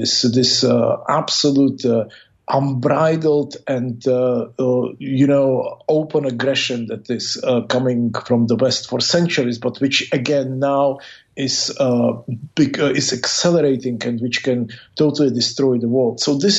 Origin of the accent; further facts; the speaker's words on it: Czechia; English is a second language; also born or lived in Russia; now in United States; I'm a U.S. citizen. I was educated in New York. I was born in Russia. I grew up in Czech Republic. I have Chinese blood in me